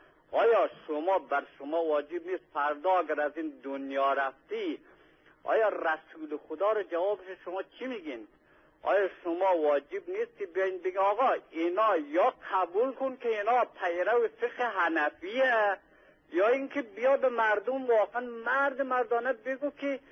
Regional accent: Afghanistan; خدا شاهدم من یه افغانی هستم.

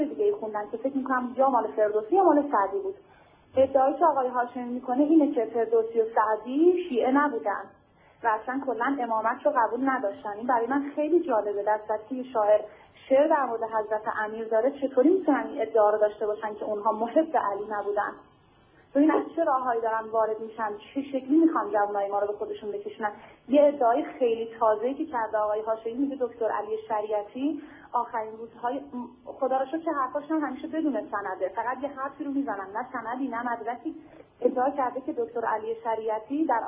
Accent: Iran; من به عنوان یک ایرانی امشب به شما زنگ زدم، شیعه بودن من اصلا بذاریم کنار، امشب من به عنوان یک ایرانی زدم.

